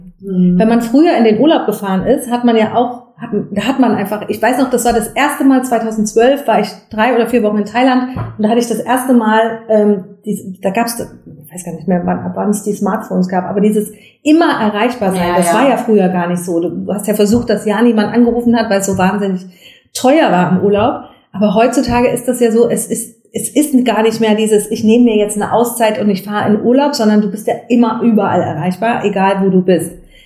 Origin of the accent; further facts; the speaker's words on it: East Germany, Germany; Ich bin in der DDR aufgewachsen